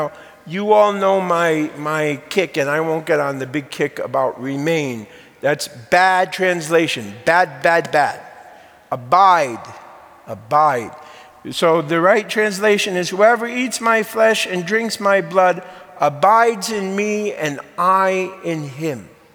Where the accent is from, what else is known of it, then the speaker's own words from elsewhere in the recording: Bridgeport, Connecticut, United States; Now, I remember growing up, I grew up in a mixed bowl of a lot of faiths. Growing up in Bridgeport, Connecticut, you had Catholics, of course.